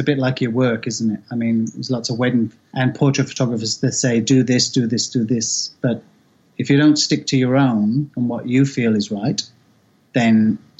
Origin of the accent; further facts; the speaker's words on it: Wales, United Kingdom; I'm Welsh.